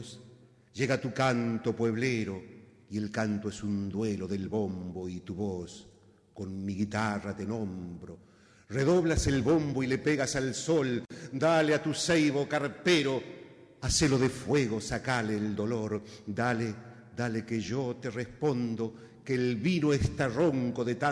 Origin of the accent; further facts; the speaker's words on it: Santiago del Estero, Argentina; también vengo de Santiago del Estero, la tierra de la telecita, pero también la tierra del bombo